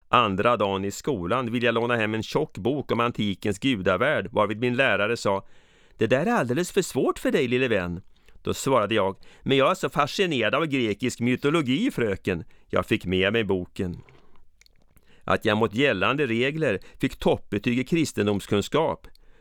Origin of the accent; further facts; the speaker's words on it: Stockholm, Stockholm County, Sweden; born there; Jag föddes 1957 på Södermalm i Stockholm där jag bodde mina första 4 år på Åsögatan.